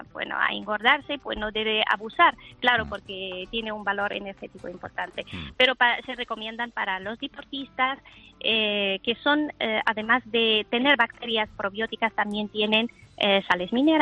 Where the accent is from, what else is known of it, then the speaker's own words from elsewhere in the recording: Morocco; now in Jaén, Spain; Bueno, vivo en Jaén, pero origen soy de Marruecos.